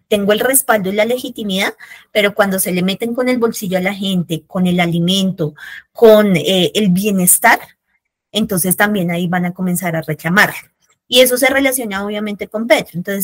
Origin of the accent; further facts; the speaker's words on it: Colombia; hay gente para la que es inevitable que cuando uno le dice soy colombiano le pregunten